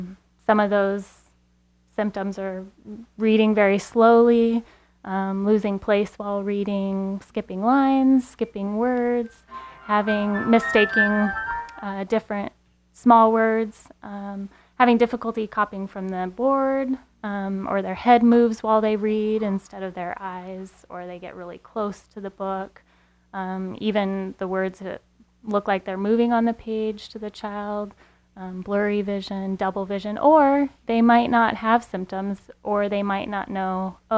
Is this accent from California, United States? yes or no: yes; Chico, California, United States; I've been back in Chico for about 2 years, my hometown, happy to be back